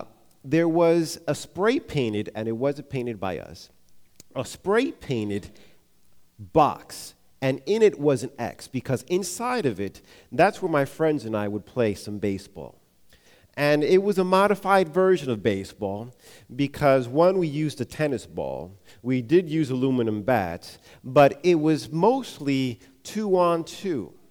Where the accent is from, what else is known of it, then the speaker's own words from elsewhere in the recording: Long Island, New York, United States; Growing up in Long Island, New York, this place was a place that I would frequent quite a lot from sixth grade through eighth grade